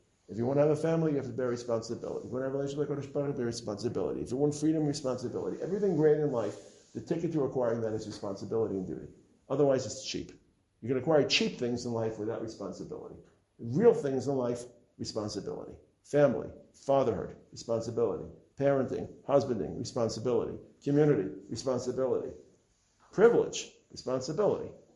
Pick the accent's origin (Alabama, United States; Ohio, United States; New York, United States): New York, United States; Brooklyn; I come from Brooklyn.